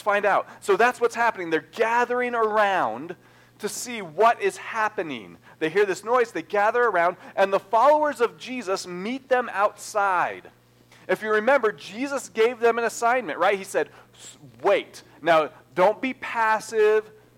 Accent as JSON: {"language": "English", "region": "Colorado", "country": "United States", "tie": "born or raised there", "said": "It's like I grew up in the Front Range, and anytime there were a lot of tornado warnings in the Front Range"}